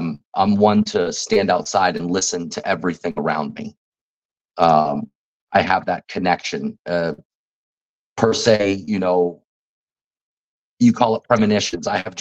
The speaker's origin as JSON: {"language": "English", "region": "Florida", "country": "United States", "tie": "born or raised there", "said": "Being grown up where I was growing up in South Florida, I was always on a boat."}